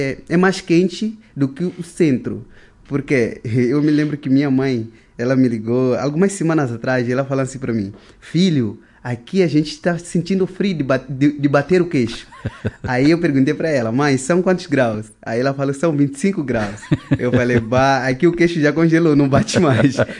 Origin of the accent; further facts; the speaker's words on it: Mozambique; eu sou de Moçambique, lá na África. Maputo é a capital.